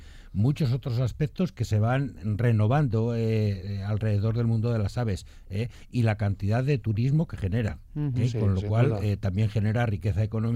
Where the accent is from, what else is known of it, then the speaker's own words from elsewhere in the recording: Salamanca, Castile and León, Spain; que está muy cerquita de Salamanca, yo soy de Salamanca y hay que reivindicarlo